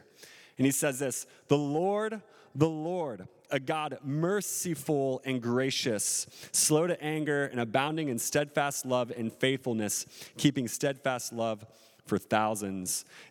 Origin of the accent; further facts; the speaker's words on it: Kentucky, United States; So I'm from Kentucky.